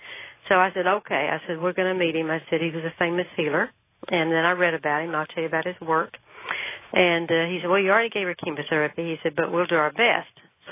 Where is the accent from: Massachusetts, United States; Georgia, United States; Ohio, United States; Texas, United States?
Texas, United States; Houston; born or raised there